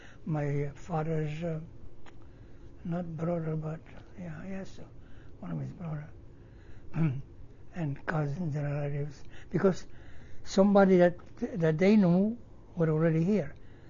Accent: Brusnengo, Piedmont, Italy; born there; English is a second language; Very small town. I was born in Piemonte. I pronounce it in Italian now, Spanish Italian. Piemonte, north of Italy. A very small town named Brusnengo.

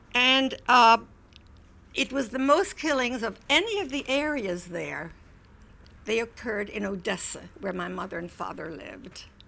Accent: France; also born or lived in New Jersey; now in United States; though I came through Ellis Island when I came here from France, I had given it very little thought all these years until I lived in New Jersey

